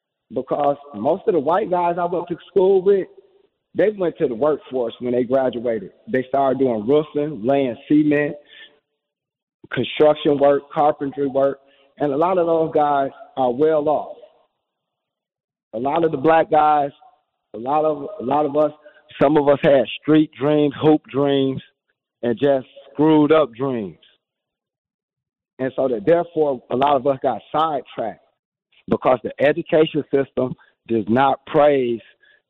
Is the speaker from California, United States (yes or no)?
no; Racine, Wisconsin, United States; Oh, I'm not from Milwaukee. Oh. I'm from Racine.